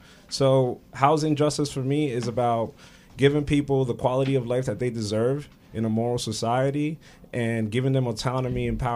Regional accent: Astoria, New York, United States; I'm from Astoria. You know, I lived in Astoria my entire life. I went to public schools out there. My parents are living there. My family still lives there. I still live there.

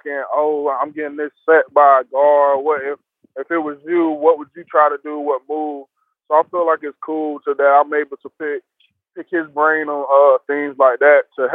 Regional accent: Florida, United States; Unique, because like you said, we have I'm from Florida. We have a bunch of people from different parts of the different parts.

